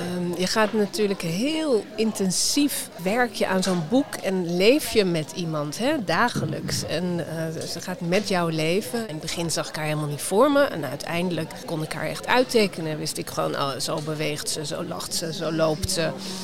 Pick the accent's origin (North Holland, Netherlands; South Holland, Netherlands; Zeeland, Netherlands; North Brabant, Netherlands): North Holland, Netherlands; Wormer; ik groeide op in Wormeren in de jaren 70. En daar had je geen bibliotheek. Alleen een bibliotheekbus.